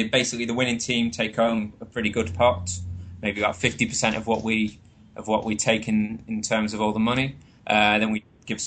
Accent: Stalybridge, North West England, United Kingdom; I'm actually from Manchester, just east of Manchester, a small town called Stalybridge.

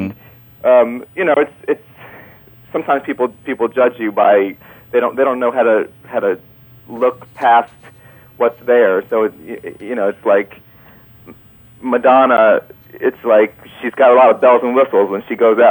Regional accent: New York, United States; whether it's my being Jewish or my being a New Yorker or my being a man or my being an uncle

